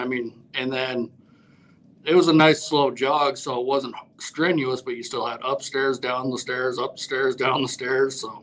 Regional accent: Melstone, Montana, United States; I grew up in real rural Montana. Real small town, Melstone, Montana, there.

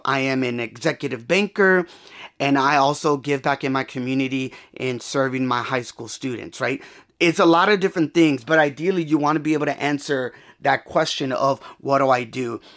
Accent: Los Angeles, California, United States; I'm a talent recruiter here in the West. I'm from Los Angeles, California.

